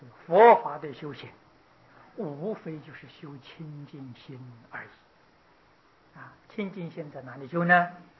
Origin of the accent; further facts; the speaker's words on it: China; 我们中国人讲七情五欲